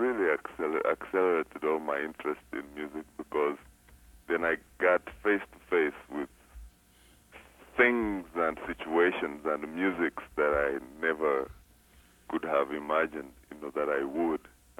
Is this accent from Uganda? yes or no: yes; Uganda; now in United States; 1978, I believe. So I came direct from Uganda.